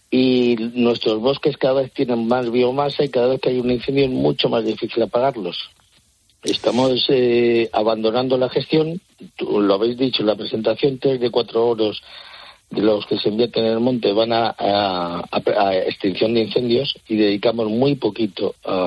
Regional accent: Soria, Castile and León, Spain; moved away as an adult; now in Cantabria, Spain; Sí, antes hablabais del modelo Soria, que por cierto es mi tierra y... Llevo 37 años trabajando en Cantabria, pero mi tierra es aquella, la conozco bien.

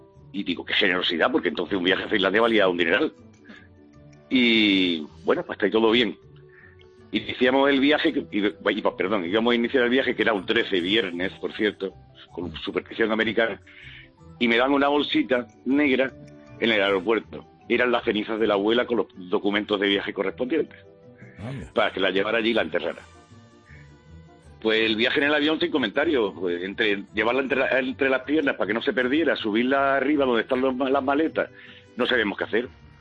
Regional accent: Spain; como buen español, me fui a zona de not to declare

